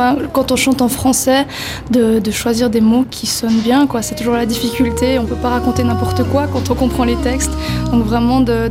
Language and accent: French; Switzerland; On est suisse, on parle français